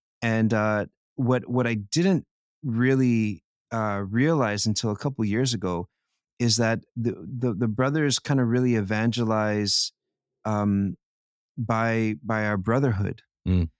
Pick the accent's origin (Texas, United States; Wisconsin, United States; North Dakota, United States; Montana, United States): Texas, United States; I mean, like, I'm a kid from Texas. In New Jersey, like, I had no clue what was going on anywhere.